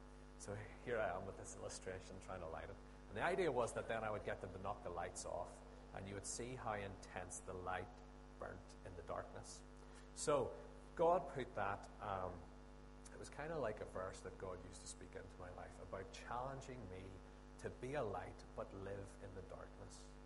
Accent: Lurgan, Northern Ireland, United Kingdom; I mean, I'm originally from Lurgan.

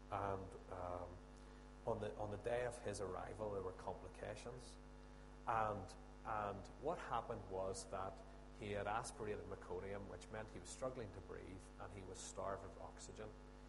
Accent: Lurgan, Northern Ireland, United Kingdom; I mean, I'm originally from Lurgan.

